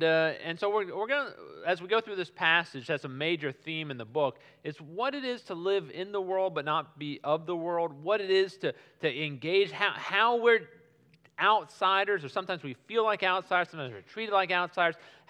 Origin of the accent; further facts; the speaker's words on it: Arlington, Virginia, United States; My wife and I, we're from Arlington, we're one of some of the few people